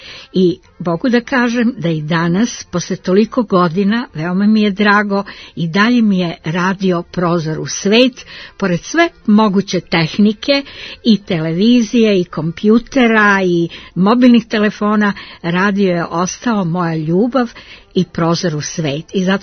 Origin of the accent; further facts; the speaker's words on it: Belgrade, Serbia; rođena sam u Beogradu na Dorćolu, rasla sam 50. godina